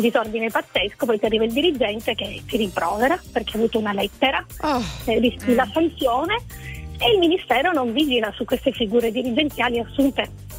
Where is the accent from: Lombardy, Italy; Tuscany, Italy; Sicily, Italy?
Sicily, Italy; Modica; Io sono della Sicilia, sono Modica, provincia di Ragusa